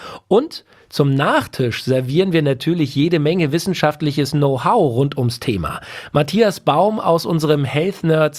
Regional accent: Berlin, Germany; als Berliner

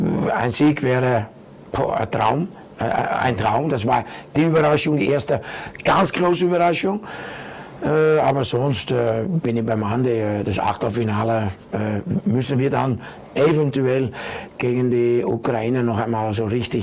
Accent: Austria; bei uns in Österreich

